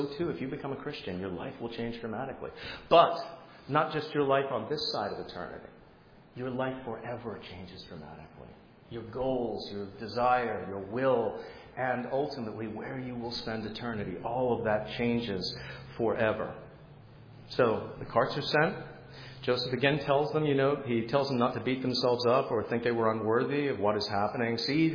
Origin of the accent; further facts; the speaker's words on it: England, United Kingdom; I'd been raised as an English kid in the middle of an Irish Roman Catholic neighborhood